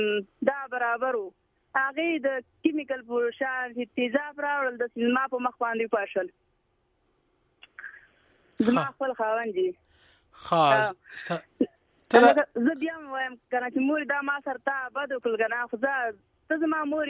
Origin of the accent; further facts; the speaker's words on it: Khyber Pakhtunkhwa, Pakistan; now in Faisalabad, Pakistan; نو مونږ وزیرستان کې مونږ د وزیرستان یو